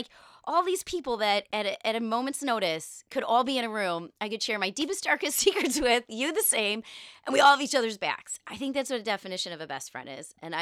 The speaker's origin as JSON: {"language": "English", "region": "Midwest", "country": "United States", "said": "You know, I'm getting used to it, but we're from the Midwest."}